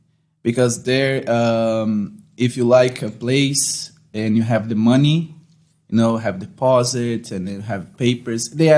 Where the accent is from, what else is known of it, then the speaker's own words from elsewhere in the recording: Brazil; Because, no, man, in Brazil, I was there in January this year, and my hometown was 49 degrees